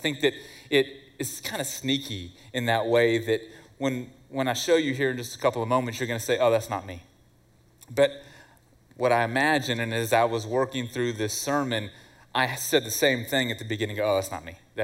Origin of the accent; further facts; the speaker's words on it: Wichita Falls, Texas, United States; I was born and raised in Wichita Falls, and so we knew that pretty well in Wichita Falls.